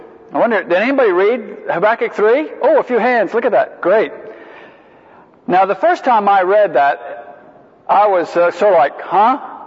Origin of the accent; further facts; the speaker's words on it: Savannah, Georgia, United States; I'm from Savannah, you know.